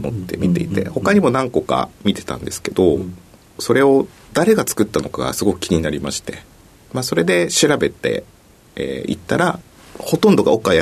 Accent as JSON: {"language": "Japanese", "region": "Fukuoka", "country": "Japan", "said": "福岡県の福岡市になります。"}